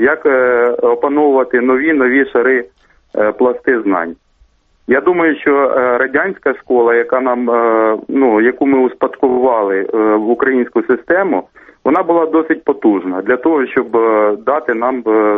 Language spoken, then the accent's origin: Ukrainian; Kryvyi Rih, Dnipropetrovsk Oblast, Ukraine; я сам родом з Кривого Рогу. 107-ма середня школа міста Кривий Ріг